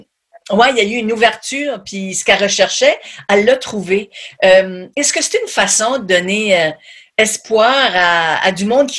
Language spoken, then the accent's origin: French; Tracadie, New Brunswick, Canada; moi, je viens de Tracadie, c'est à côté d'Inkerman Ferry.